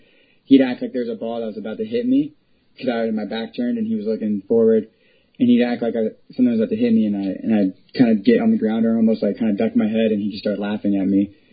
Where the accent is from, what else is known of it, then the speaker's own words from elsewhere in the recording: San Diego, California, United States; San Diego. Born and raised in San Diego, yep.